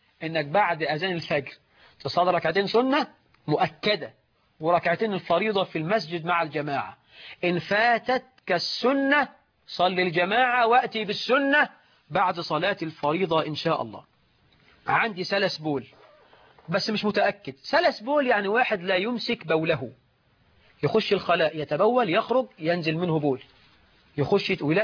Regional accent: Egypt

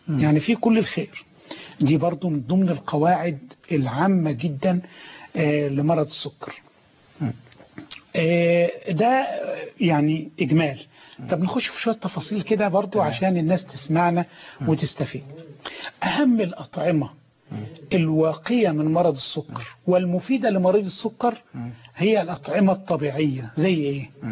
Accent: Egypt; اللي هي الوجبه الرئيسيه عندنا في مصر هنا وبعض الدول الاسلاميه الاخرى.

